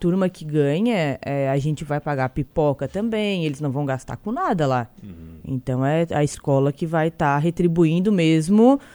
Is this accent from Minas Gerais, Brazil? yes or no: no; Urussanga, Santa Catarina, Brazil; Eu estou nascido e criado em Uruçanga, então eu conheço praticamente todo mundo.